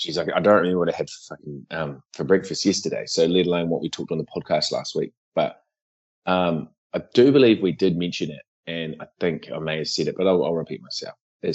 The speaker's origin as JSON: {"language": "English", "town": "Christchurch", "region": "Canterbury", "country": "New Zealand", "tie": "born or raised there", "said": "because obviously we grew up in Christchurch, which was, you know, smog."}